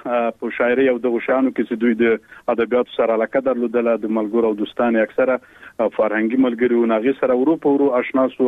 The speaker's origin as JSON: {"language": "Pashto", "region": "Khost", "country": "Afghanistan", "tie": "born there", "said": "او زه په خوست ولایت کې پیدا شوی ما او عمر می تقریبا اوس نو 28 کلنې ته برسېږي"}